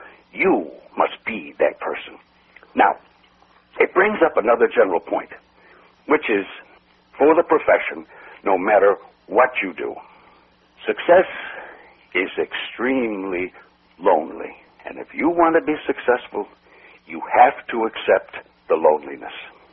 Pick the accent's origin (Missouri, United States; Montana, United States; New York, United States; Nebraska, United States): Montana, United States; Butte; I was born in Butte, Montana, and that is one of the great heritages I ever got, because I spent 15 years in one of the smallest, most backwoods cities in the United States.